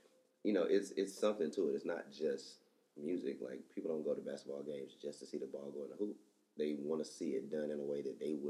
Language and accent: English; Atlanta, Georgia, United States; that's only because I'm from Atlanta and I'm used to getting my information and, you know, at certain places, in certain situations, from people I trust and believe.